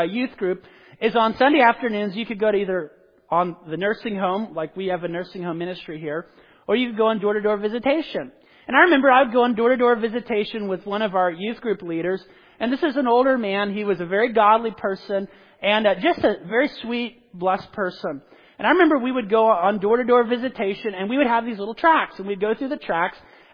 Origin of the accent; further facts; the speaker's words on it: Southern United States, United States; You know, I grew up in the South.